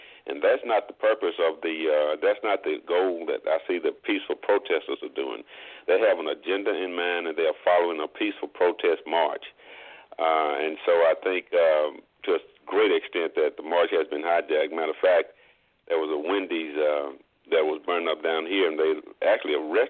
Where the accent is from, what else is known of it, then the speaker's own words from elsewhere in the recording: the South, United States; I'm from the South, obviously live in the South now.